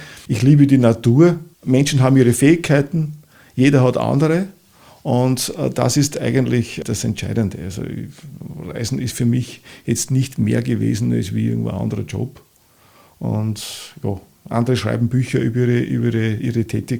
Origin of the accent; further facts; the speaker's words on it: Upper Austria, Austria; now in Vienna, Austria; Und ich gesagt, ich komme aus dem Müllviertel, das war jetzt nichts Negatives mehr